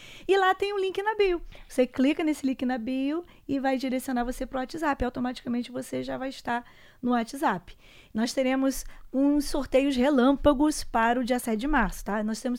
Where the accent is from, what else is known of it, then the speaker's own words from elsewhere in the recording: Rio de Janeiro, Brazil; now in Cascavel, Brazil; Nós temos esses percalços, essas dificuldades, mas também temos muitas coisas boas lá, né? Mas eu escolhi Cascavel para residir e viver a minha vida mesmo.